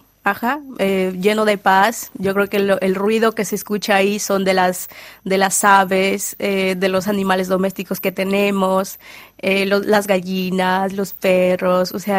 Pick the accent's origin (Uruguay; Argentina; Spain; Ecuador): Ecuador; pero de todas maneras somos ecuatorianos.